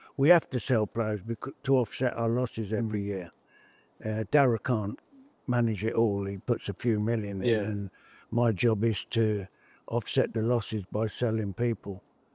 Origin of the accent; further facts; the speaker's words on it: Bedford, East of England, United Kingdom; Because I come from Bedford, I came down when I was at Birmingham and played a game